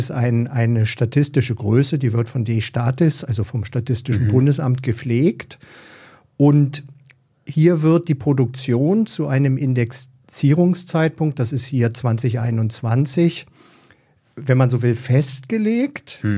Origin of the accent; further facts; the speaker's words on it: Berlin, Germany; Freue mich sehr, hier zu sein in Berlin. Ich komme ja aus Berlin